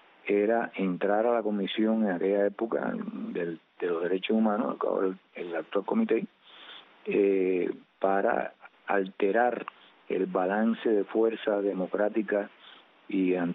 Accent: Cuba; now in Canada; yo salí de Cuba

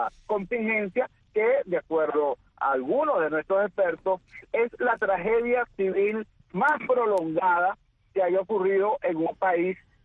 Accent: Venezuela; como activista social y como venezolano me preocupa gravemente.

